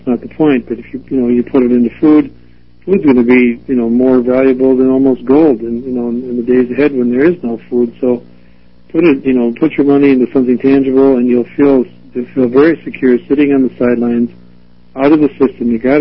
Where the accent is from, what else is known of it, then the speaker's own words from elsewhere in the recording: Red Wing, Minnesota, United States; My hometown is Red Wing, Minnesota.